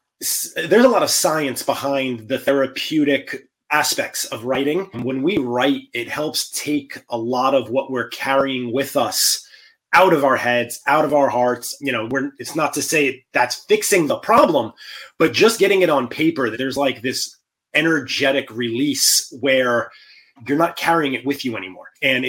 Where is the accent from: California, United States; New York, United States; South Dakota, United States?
New York, United States; Bronx; Growing up in the Bronx, I was told that's not a real job.